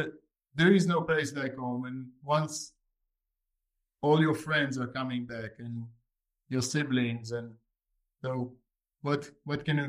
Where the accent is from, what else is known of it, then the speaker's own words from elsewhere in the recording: Israel; Yeah, I was born in Derry. I'm third generation in Derry.